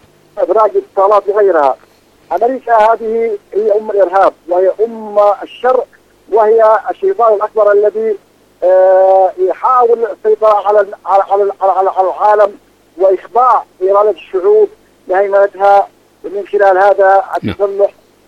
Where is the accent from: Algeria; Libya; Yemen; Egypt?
Yemen; نحن أحرارا كما ولدنا وسنبقى أحرارا في اليمن،